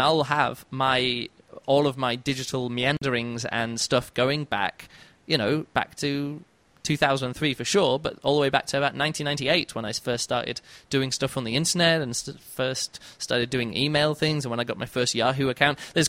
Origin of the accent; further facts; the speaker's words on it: United States; now in Berlin, Germany; That's the easiest way for me as an American to stay in Berlin and not have to be going home.